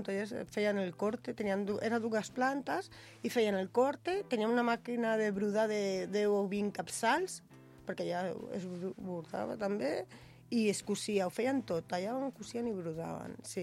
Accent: Torrelles, Catalonia, Spain; perquè jo soc de Torrelles

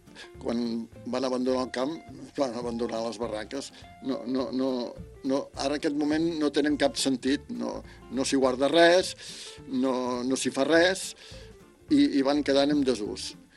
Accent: Olèrdola, Catalonia, Spain; now in Vilafranca del Penedès, Spain; que estic vivint a Vilafranca, però sóc fill d'Olerdo, de Moja. I estic jubilat

